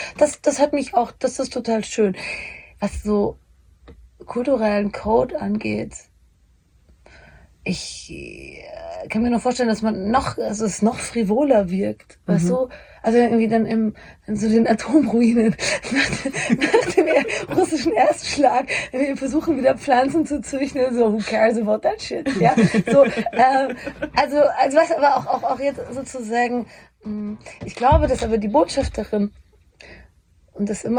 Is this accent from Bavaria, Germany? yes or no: yes; Bavaria, Germany; ich komme aus Bayern